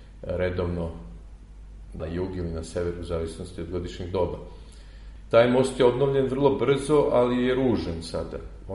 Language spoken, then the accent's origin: Serbian; Trstenik, Šumadija and Western Serbia, Serbia; ja sam odrastao u Trsteniku, u jednoj staroj kući koja je podignuta tamo kada je stari Trstenik bio do temelja razrušen